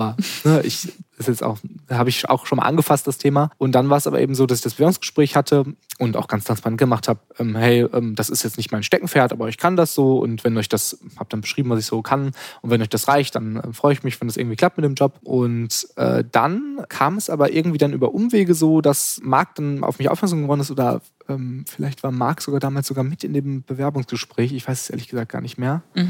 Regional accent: North Rhine-Westphalia, Germany; now in Lüneburg, Germany; ich komme aus NRW. und war vorher noch nie in Lüneburg

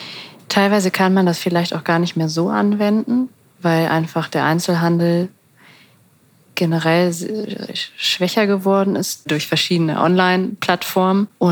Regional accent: Hamburg, Germany; Ich bin in Hamburg zur Schule gegangen

